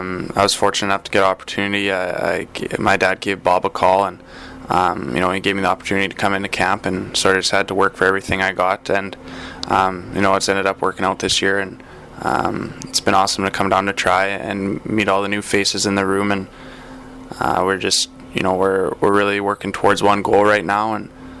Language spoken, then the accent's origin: English; St. Albert, Alberta, Canada; The city I grew up in St. Albert